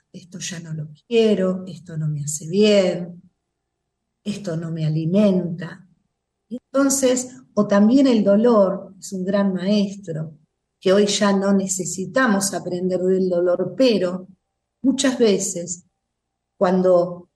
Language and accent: Spanish; Buenos Aires, Argentina; now in Mar del Plata, Argentina; Yo vivo en Mar del Plata, soy porteña, pero vivo acá en Mar del Plata por ahora, voy a ir para otro lado en breve